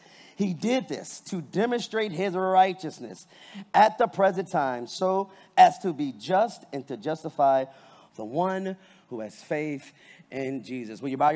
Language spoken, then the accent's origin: English; Strongsville, Ohio, United States; I'm going to take you back to 2001 when I grew up in Strongsville, Ohio